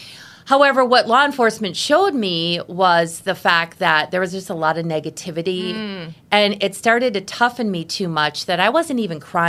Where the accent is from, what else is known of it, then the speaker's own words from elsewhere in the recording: Wisconsin, United States; Well, my life story in a nutshell, born and raised in Wisconsin.